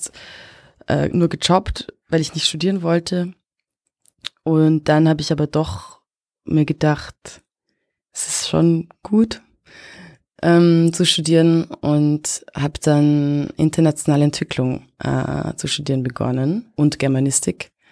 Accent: Bad Schallerbach, Upper Austria, Austria; weil ich da raus konnte aus Bad Schallerbach, aus dem Ort, wo ich herkomme.

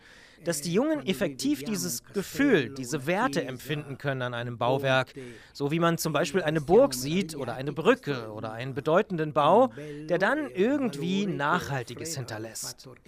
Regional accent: Ticino, Switzerland; Das war für mich der Hausberg. Ich bin in der Nähe aufgewachsen.

